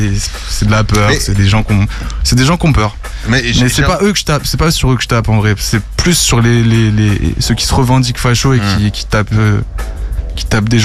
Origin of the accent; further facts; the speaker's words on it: Lyon, Auvergne-Rhône-Alpes, France; Parce que j'ai grandi à Lyon